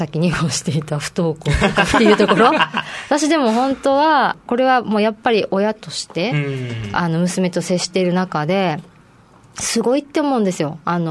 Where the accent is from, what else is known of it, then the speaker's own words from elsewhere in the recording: Naha, Okinawa, Japan; まあ、那覇生まれ那覇育ちって感じですね。